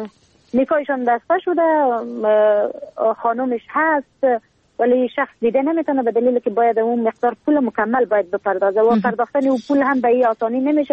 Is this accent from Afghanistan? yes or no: yes; Helmand, Afghanistan; ما در ولایت هلمند بزرگ شدیم و با این محیط کاملا مطابقت داده میتونم خودم را،